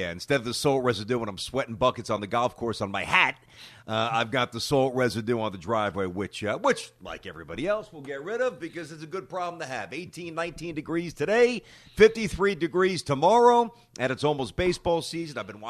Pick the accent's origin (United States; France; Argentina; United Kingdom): United States; Brooklyn, New York; meant literally nothing to me growing up in Brooklyn.